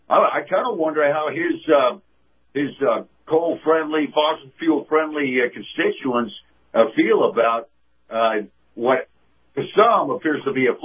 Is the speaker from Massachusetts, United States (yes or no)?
no; Kansas, United States; And today, my home state of Kansas, my former home state of Kansas, will be the first state for the voters to have a say